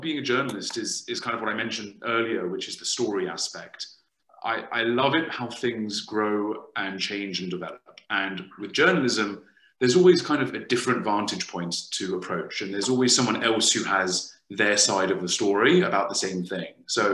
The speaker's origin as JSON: {"language": "English", "region": "London", "country": "United Kingdom", "tie": "born or raised there", "said": "I was born and raised in London"}